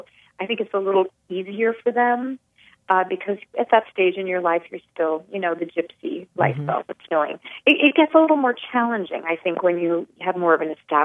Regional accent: New Lisbon, Wisconsin, United States; I grew up in New Lisbon, which is a very small town, kind of west central, town of about 1,200 people.

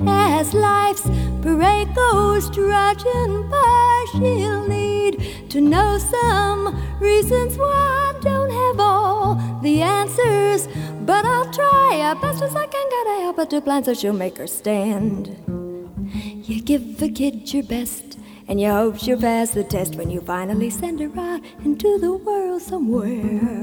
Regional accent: Detroit, Michigan, United States; born there; Well, I was born in Detroit, Michigan, back in 19.

